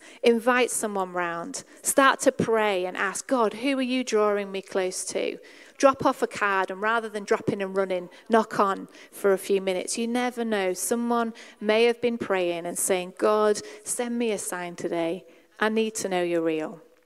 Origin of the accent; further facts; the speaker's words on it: Yorkshire and the Humber, United Kingdom; I grew up in the Methodist church. My parents went to a little chapel in rural North Yorkshire